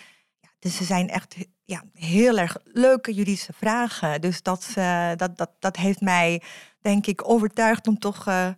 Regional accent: Catalonia, Spain; now in Netherlands; Ik kom uit Catalonia, dus vandaar dat we exotische klinken.

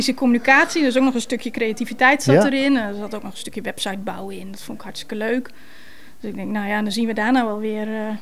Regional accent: Groningen, Netherlands; born there; Ik ben geboren in Groningen.

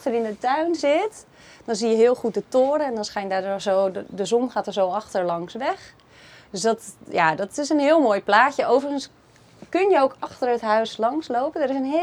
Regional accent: Lutjebroek, North Holland, Netherlands; Ik kom zelf uit Lutjebroek.

